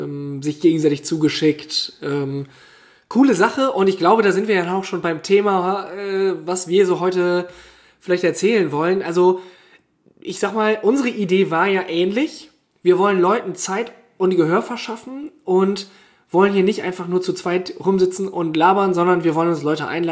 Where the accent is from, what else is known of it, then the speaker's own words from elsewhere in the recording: Vechta, Lower Saxony, Germany; Ich komme ja hier aus Vechta, wie du weißt, weil du auch hierher kommst. Ich bin jetzt umgezogen innerhalb von Vechta, habe jetzt hier eine schöne neue Wohnung